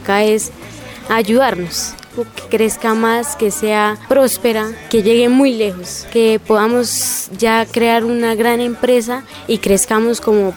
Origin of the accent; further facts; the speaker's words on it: Chiquinquirá, Boyacá, Colombia; soy de Varela, Chiquinquirá.